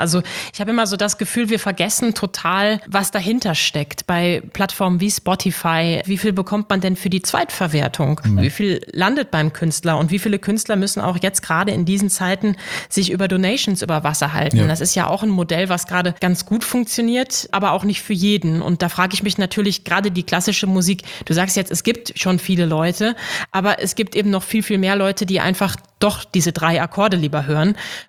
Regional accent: Dortmund, North Rhine-Westphalia, Germany; now in Hamburg, Germany; Ich bin gebürtige Dortmunderin, wohne jetzt aber in Hamburg.

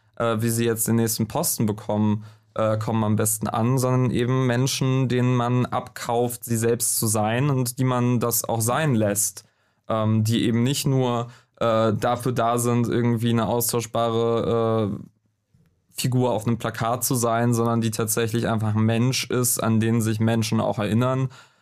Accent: Northern Germany, Germany; Also ich bin Norddeutscher.

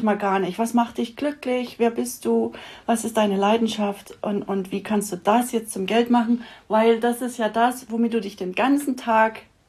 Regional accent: Saxony, Germany; ich bin ja in Sachsen aufgewachsen. Das heißt, die Tschechei war eben auch nicht weit.

